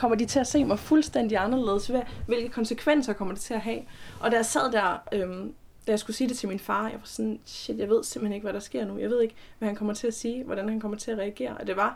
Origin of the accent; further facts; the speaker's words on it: Thisted, North Denmark Region, Denmark; og jeg er 21 år gammel. Jeg kommer fra Thisted i Nordjylland, og jeg er en del af Pinsekirken i Thisted.